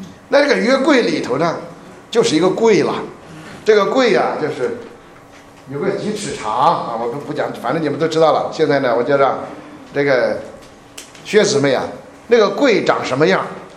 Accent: China; 如果有篱笆，像我们中国人的院子，围了个篱笆

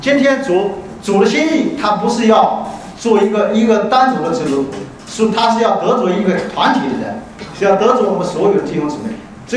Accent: Jiangsu, China; 我是从这个江苏来的，我的生活的习惯我是吃以米饭为主，

